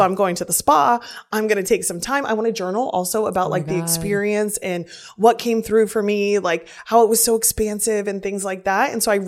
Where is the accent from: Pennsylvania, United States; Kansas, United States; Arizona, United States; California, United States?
Kansas, United States; moved away; I'm originally from the Midwest in Kansas in a small town on a farm. And we live in Jersey.